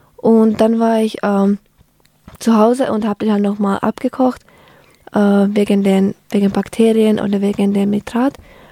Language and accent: German; Finland; now in Germany; ich komme aus Finnland und Finnland ist quasi, obwohl es keine Insel ist, ist es schon so ein bisschen schwierig, mhm, dorthin ohne Flugzeug zu kommen, vor allem halt aus Deutschland.